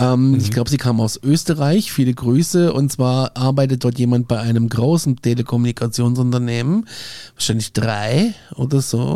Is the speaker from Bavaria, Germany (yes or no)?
yes; Aschaffenburg, Bavaria, Germany; ich bin neulich total dumm hier in Aschaffenburg, in meiner Heimatstadt.